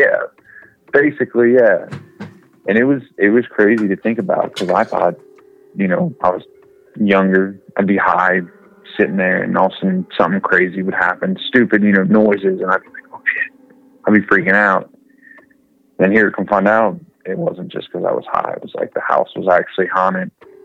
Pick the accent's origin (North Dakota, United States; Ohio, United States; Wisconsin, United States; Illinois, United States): Ohio, United States; Cincinnati; I was from Cincinnati.